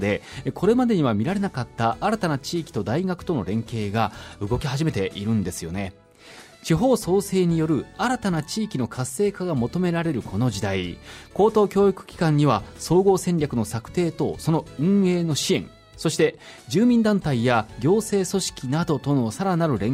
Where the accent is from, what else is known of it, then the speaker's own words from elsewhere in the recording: Kochi, Japan; うん、もう僕なんか生まれも育ちも高知なんで、あまりそこら辺実感がないんですけどもね。